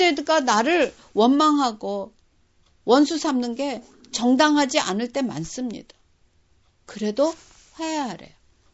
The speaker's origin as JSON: {"language": "Korean", "country": "South Korea", "said": "저는 일본하고 한국을 이렇게 보면서, 전 한국 사람이잖아요."}